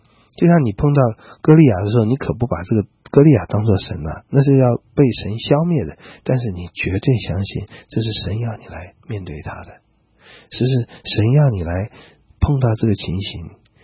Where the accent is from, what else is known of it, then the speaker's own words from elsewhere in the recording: China; 这些我们想不需要太多解释，我们中国人也懂啊